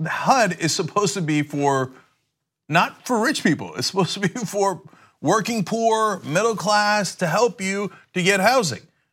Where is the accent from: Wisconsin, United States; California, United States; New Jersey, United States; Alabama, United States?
New Jersey, United States; East Brunswick; I remember we had affordable housing in East Brunswick, the suburb that I grew up in New Jersey.